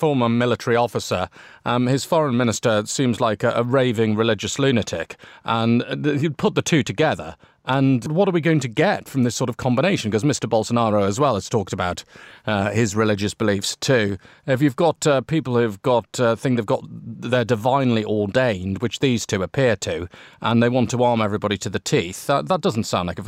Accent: United Kingdom; Of course, as a British citizen, that doesn't sound like a particularly strict gun law at all

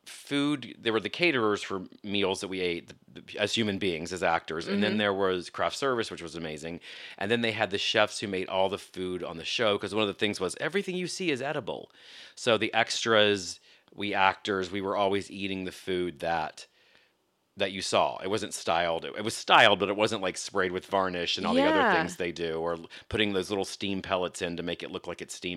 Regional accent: West Virginia, United States; I grew up in West Virginia, in rural West Virginia

